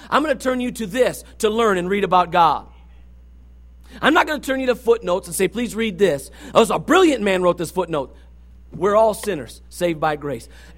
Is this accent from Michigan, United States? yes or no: yes; Michigan, United States; I'm from Michigan, dude. I ain't nothing to do with California, okay?